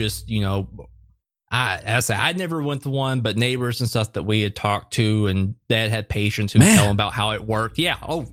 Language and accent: English; Tennessee, United States; You know, I grew up in Podunk Nowhere, Tennessee, in the southeast area. So a lot of agriculture. The biggest city is Nashville, and it's, you know, 5 hours away.